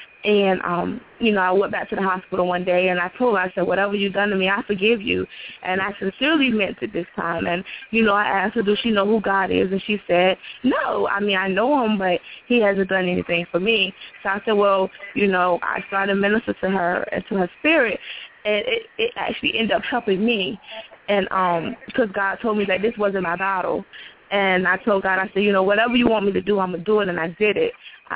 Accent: Queens, New York, United States; now in Norfolk, United States; Like he said, I currently stay in Norfolk, Virginia. I'm from Jamaica, Queens, New York. I have 8 brothers and 6 sisters.

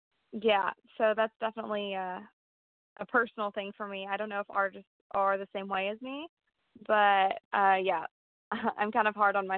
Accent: Topeka, Kansas, United States; actually attending Washburn University right now. I'm a sophomore, so it's just the little college in my hometown.

